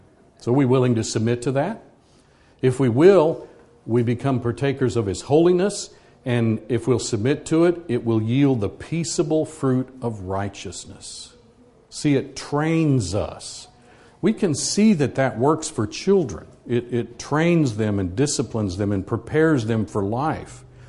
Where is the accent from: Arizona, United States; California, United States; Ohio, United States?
Arizona, United States; these are pictures of my home state of Arizona.